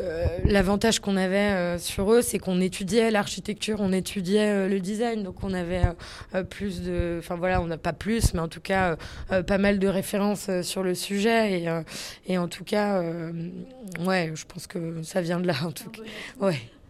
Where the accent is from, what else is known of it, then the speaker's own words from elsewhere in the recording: Paris, Île-de-France, France; Je suis donc née à Paris. J'ai grandi à Paris et je suis fille d'artisan